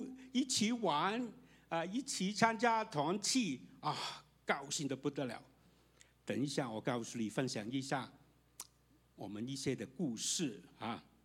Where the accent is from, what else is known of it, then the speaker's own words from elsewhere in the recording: Hong Kong; 我们香港人说叫老友